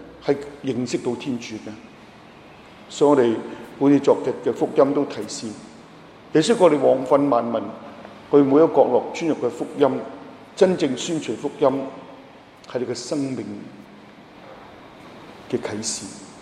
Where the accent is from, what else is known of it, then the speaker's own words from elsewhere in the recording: China; 我係中國嚟嘅